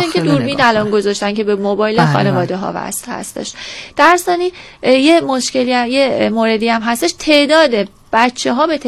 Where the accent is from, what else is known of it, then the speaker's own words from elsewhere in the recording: Iran; first language Azerbaijani; Persian is a second language; من خودم آذری زبان هستم، تا 7 سالگی از طریق رادیو تلویزیون در واقع فارسی رو یاد گرفتم و کامل یاد گرفتم، معمولا خب بدون لهجه صحبت میکنم.